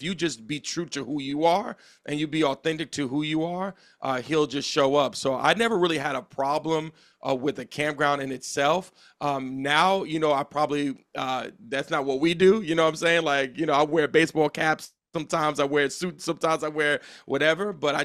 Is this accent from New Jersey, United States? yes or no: yes; Teaneck, New Jersey, United States; I grew up in Teaneck, New Jersey, which is predominantly a Jewish neighborhood.